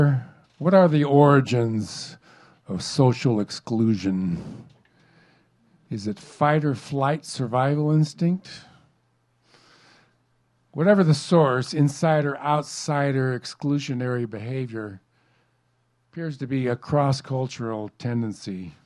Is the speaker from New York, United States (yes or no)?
no; Long Beach, California, United States; I grew up in North Long Beach, Lakewood, in a mostly white community.